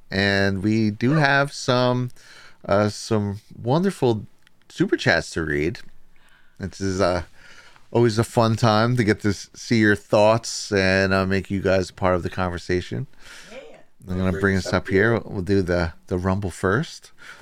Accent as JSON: {"language": "English", "region": "New Jersey", "country": "United States", "tie": "born or raised there", "said": "Wildwood's actually closer to Pennsylvania than where I grew up in Jersey, because it's all the way at the bottom there."}